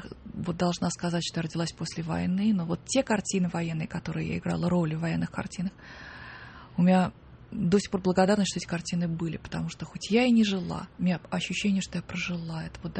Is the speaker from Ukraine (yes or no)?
no; London, United Kingdom; also born or lived in Moscow, Russia; Вот когда меня увезли в 9 месяцев в Лондон